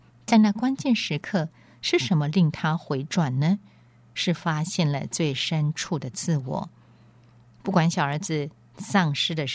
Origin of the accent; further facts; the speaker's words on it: Netherlands; Chinese is a second language; 我说我是荷兰来的